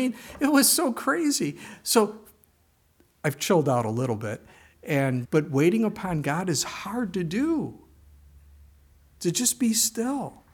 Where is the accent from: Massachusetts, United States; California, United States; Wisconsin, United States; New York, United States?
Wisconsin, United States; Manitowoc; We're people from Manitowoc, Wisconsin. Does he even care about us? We're not Milwaukee, Green Bay, Appleton.